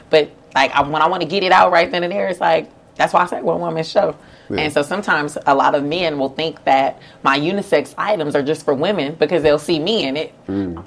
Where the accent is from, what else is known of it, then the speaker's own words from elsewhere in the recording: Oakland, California, United States; I'm from Oakland.